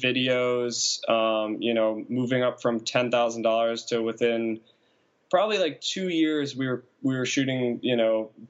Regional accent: Massachusetts, United States; we grew up in Massachusetts. And so we were both living at home like the year after college.

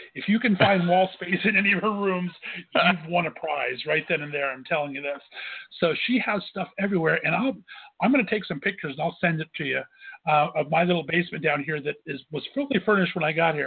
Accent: California, United States; The whole reason I moved back here is, you know, I'm from California originally.

